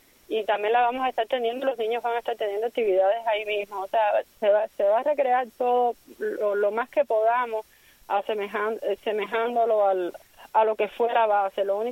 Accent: Cuba; moved away; tenemos que recordar que todos somos cubanos. No importa en el año que hayamos llegado

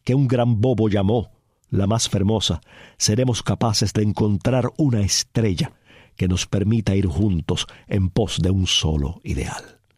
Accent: Cuba

